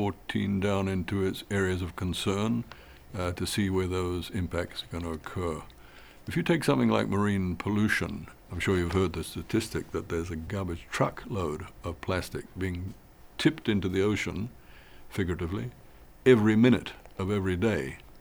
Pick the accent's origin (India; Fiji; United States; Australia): Fiji; I was out in the Pacific Islands, back in my home country of Fiji.